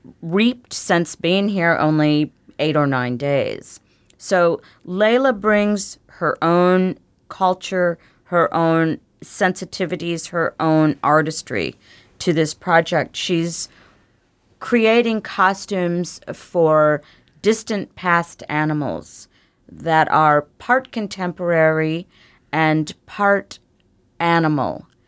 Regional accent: Midwest, United States; so I'm from the Midwest too originally, so we share that a little bit.

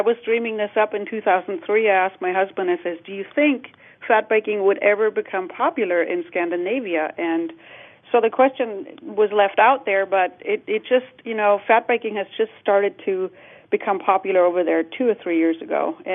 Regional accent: Germany; English is a second language; now in United States; We had a German lady that moved to Norway when I moved to Alaska. We're both from Germany

